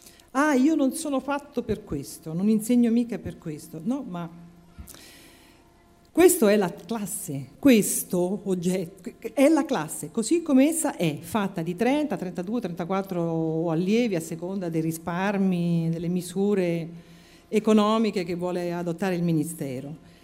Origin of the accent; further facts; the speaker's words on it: France; Italian is a second language; lo sento nel mio paese, in Francia, l'ho sentito ridire anche in Italia